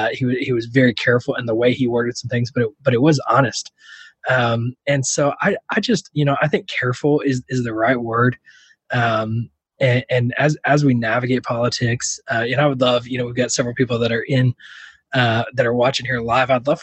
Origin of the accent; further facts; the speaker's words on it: San Antonio, Texas, United States; I've never heard of Max, and I'm from San Antonio.